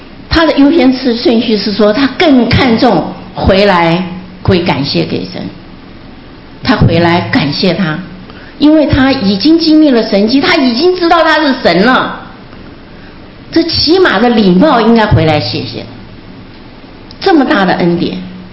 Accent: China; 那我们中国人也说嘛，滴水之恩什么涌泉以报

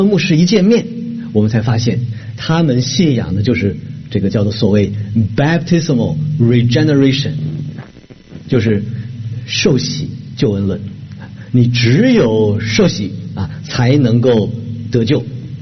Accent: northern China, China; 我们北方啊，我来自北方，冬天相当冷的

